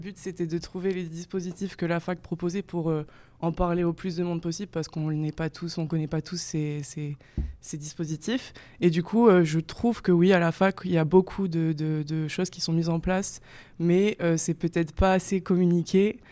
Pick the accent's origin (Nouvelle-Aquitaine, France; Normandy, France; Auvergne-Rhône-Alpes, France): Nouvelle-Aquitaine, France; donc je viens du Blayais, je suis là depuis le début d'année